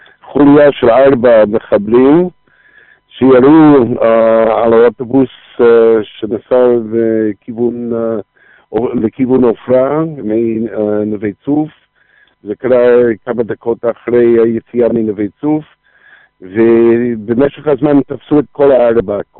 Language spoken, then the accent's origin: Hebrew; United States; Hebrew is a second language; now in Israel; לפי המבטא אתה יכול להבין שאני, המקור שלנו, אנחנו עלינו מארצות הברית